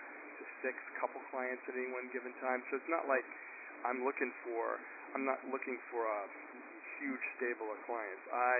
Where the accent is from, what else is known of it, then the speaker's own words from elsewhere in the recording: Farmington, Connecticut, United States; I grew up in Farmington, you should know, and I went to Farmington High School